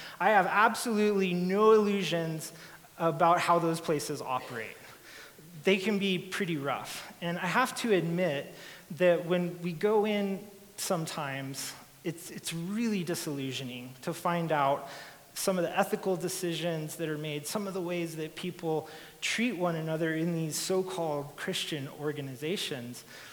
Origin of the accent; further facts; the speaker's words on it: Albuquerque, New Mexico, United States; I grew up in Albuquerque, New Mexico.